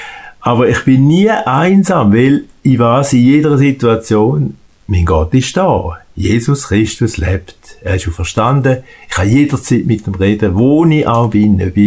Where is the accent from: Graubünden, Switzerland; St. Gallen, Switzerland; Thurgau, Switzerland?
Thurgau, Switzerland; Birwinken; accent: Thurgau; Also, ich bin ein typischer Thurgauer, man merkt das schon an meiner Sprache. Ich bin in Bierwinken aufgewachsen, bin Bürger von Bierwinken und wohne jetzt wieder in Bierwinken. Bin eigentlich immer im Thurgau gewesen, außer während meinem Studium. Bin verheiratet